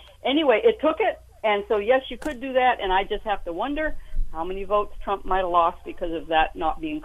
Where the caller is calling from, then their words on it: Maine, United States; Yeah, I'm calling from Maine.